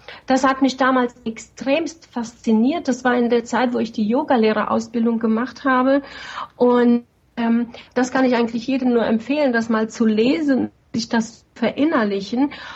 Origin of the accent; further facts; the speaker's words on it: Slovenia; Ich bin übrigens in Jugoslawien aufgewachsen, in ehemalig Jugoslawien, heute ist es Slowenien.